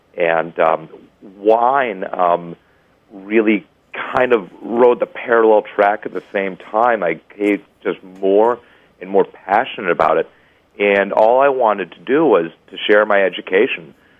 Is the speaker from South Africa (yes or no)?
no; Chicago, Illinois, United States; And being a Chicagoan, that is a staple of growing up, especially growing up on the South Side.